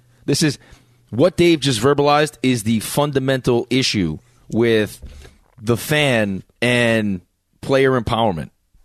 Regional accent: Maine, United States; born there; I never stayed in one place. Like, I was born in Maine.

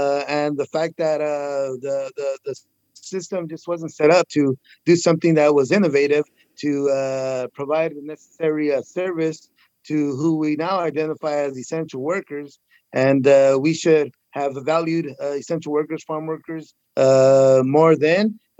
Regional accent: Huron, California, United States; while I am the mayor of the city of Huron, my hometown, where my father arrived in 1951 as an orphan from Michoacan, undocumented farm worker

